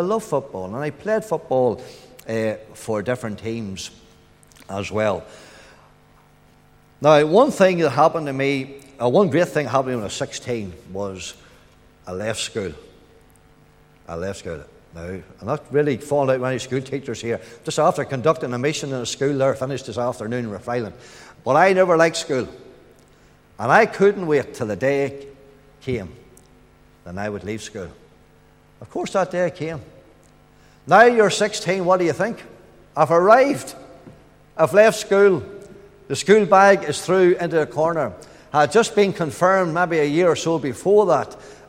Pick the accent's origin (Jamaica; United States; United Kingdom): United Kingdom; Glenan, Northern Ireland; I'm from Glenan, near Market Hill.